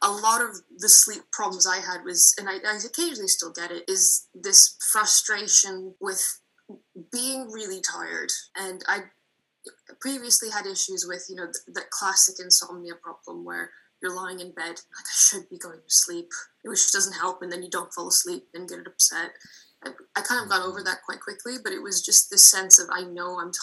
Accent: Moscow, Russia; Parts of Russia, and I grew up in Moscow.

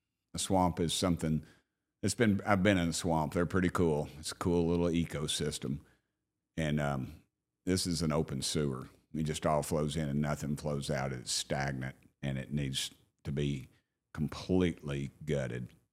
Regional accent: Knoxville, Tennessee, United States; and I grew up in Knoxville, Tennessee

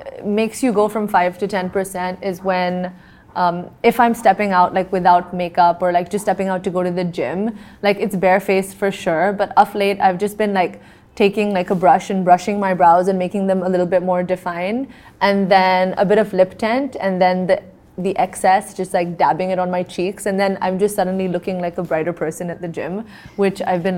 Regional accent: South India, India; I'm South Indian, so I grew up in a household where my mom didn't let me cut my hair for so long

